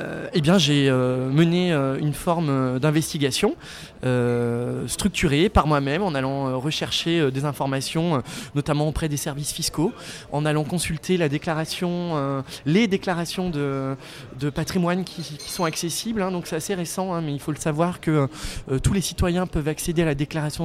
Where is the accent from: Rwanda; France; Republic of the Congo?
France; Brittany; effectivement, je suis breton, affirmé de naissance, de sol, de cœur.